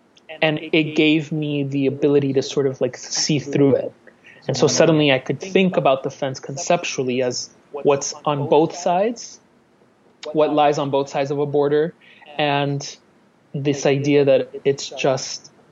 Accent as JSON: {"language": "English", "town": "Miami", "region": "Florida", "country": "United States", "tie": "born or raised there", "also_born_or_lived": "Quito, Ecuador", "said": "People ask me where I'm from. I say I'm from Miami first. I say I was born in Ecuador, but I'm from Miami, because that's the truth."}